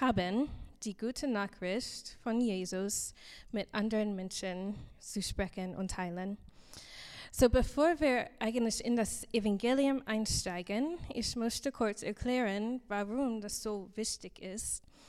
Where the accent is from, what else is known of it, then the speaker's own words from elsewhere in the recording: United States; German is a second language; Ich komme aus den USA. Du kannst das bestimmt hören.